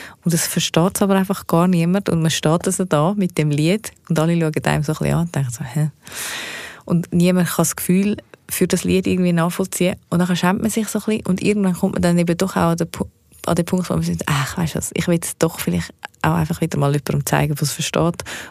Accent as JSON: {"language": "German", "country": "Switzerland", "first_language": "Swiss German", "said": "meine Muttersprache ist eben schon nicht Hochdeutsch, sondern sie ist eben Schweizerdeutsch."}